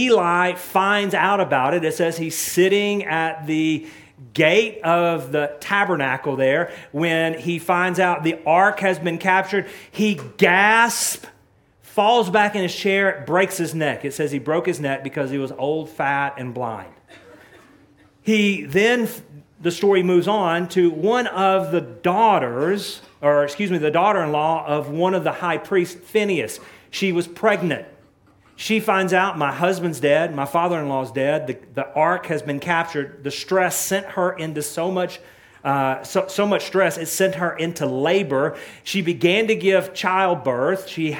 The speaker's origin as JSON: {"language": "English", "region": "Texas", "country": "United States", "tie": "born or raised there", "said": "I grew up in East Texas, and it was Dagon."}